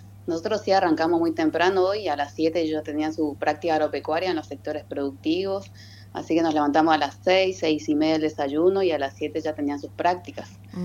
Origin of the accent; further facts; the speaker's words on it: Andresito, Misiones, Argentina; Yo en realidad trabajo acá, pero soy de Andresito en realidad.